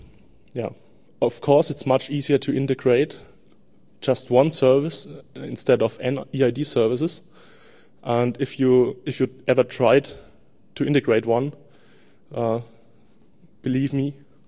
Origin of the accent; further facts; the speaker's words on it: Germany; English is a second language; Yeah, we're from Germany, so we have using the current German cards.